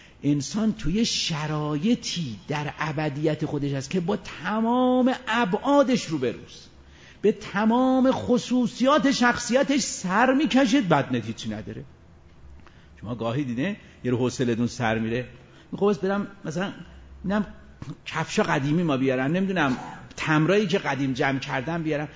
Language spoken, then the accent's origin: Persian; Isfahan, Iran; نه خودم که اصفهانیم، نه خودم که تو اصفهان مثلا مشهورم